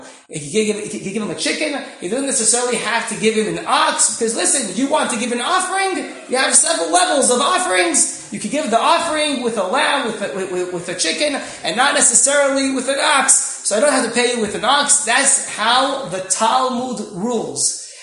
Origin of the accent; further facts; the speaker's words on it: Israel; English is a second language; I didn't introduce myself, so I'm also from Israel. So I'll try to do my best to speak in English as best as possible.